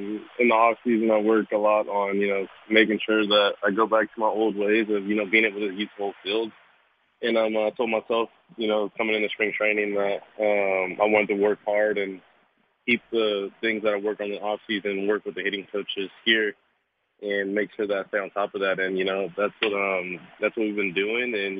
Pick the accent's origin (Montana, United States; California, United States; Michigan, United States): California, United States; I want to go back to California. I want to go back to my hometown, spend a few weeks there